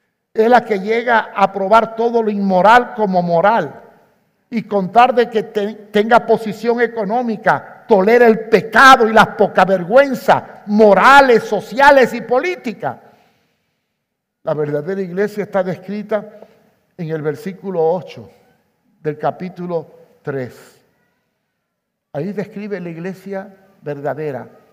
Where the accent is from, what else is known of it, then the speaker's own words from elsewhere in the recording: Cuba; Yo soy cubano.